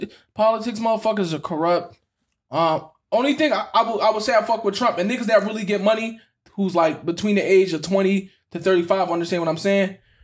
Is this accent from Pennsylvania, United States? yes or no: yes; Philadelphia, Pennsylvania, United States; I grew up in Southwest Philly.